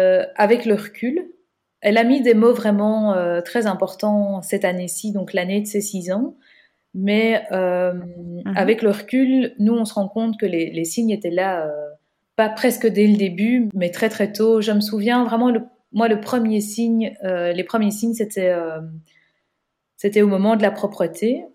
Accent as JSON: {"language": "French", "country": "Belgium"}